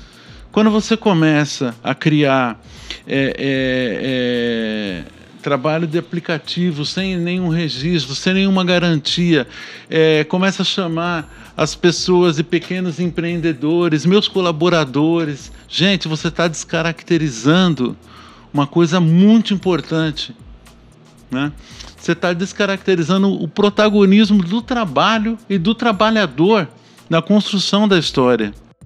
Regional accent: Santo André, São Paulo, Brazil; born there; Tenho 62 anos … eu sou nascido em Santo André, fui operário e sou operário minha vida toda, né?

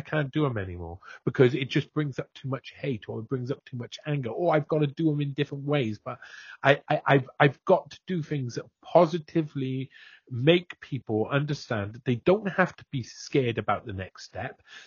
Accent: Wales, United Kingdom; Being from a Welsh socialist background, you know, I cared about that sort of stuff.

